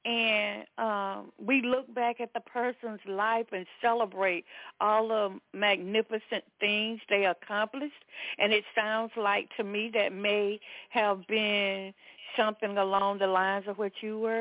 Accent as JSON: {"language": "English", "region": "the South", "country": "United States", "tie": "born or raised there", "said": "I was raised in the South in a Pentecostal church."}